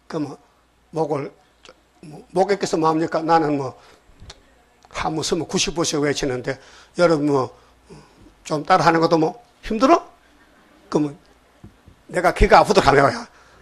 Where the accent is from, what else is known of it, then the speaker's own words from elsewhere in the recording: North Gyeongsang, South Korea; 나는 경상북도에서 왔고